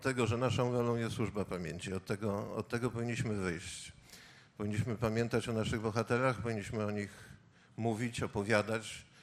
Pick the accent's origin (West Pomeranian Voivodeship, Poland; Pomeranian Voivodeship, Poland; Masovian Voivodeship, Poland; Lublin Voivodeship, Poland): Masovian Voivodeship, Poland; Warsaw; ja pochodzę akurat z rodziny warszawskiej, tata brał udział w Powstaniu Warszawskim.